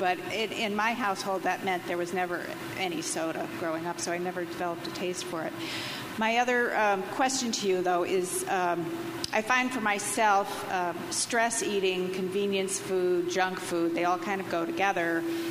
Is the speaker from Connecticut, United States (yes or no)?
yes; Connecticut, United States; The other thing is that growing up in Connecticut, I'll just say the 60s, there was a soda tax and a candy tax